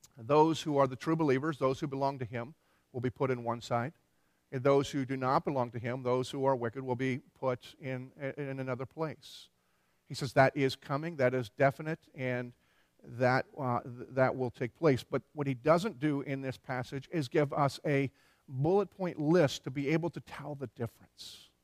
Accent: Philadelphia, Pennsylvania, United States; I grew up in Philadelphia and there were people that wondered that at one point.

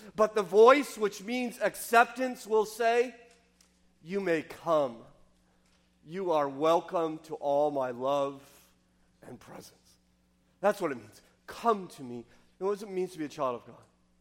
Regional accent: California, United States; In fact, my wife is we're Californian, so she's enough of a hippie that she shuns all pain medicine when giving childbirth.

